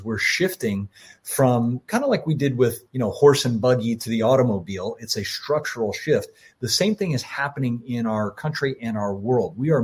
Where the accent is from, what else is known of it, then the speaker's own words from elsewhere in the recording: Florida, United States; When I was a kid and I grew up in Florida and we'd have a class 5 hurricane